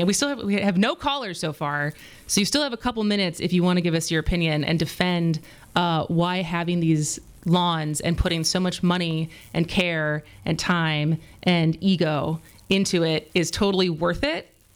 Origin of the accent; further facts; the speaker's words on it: Madison, United States; the house we moved into that I grew up in Madison, it was kind of on a hill.